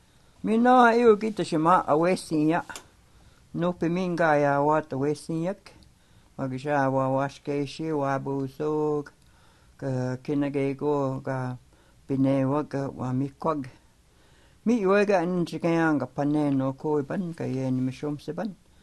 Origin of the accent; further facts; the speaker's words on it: Canada; I am from Nigagoon Siminikaning, Canadian site. I'm a Canadian, eh?